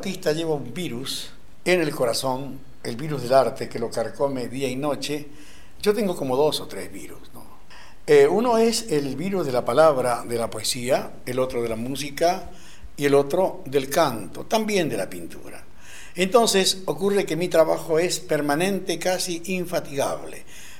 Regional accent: Posadas, Misiones, Argentina

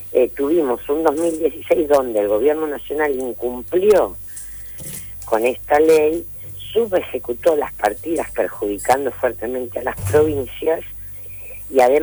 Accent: Santa Fe, Argentina; yo soy santafesina

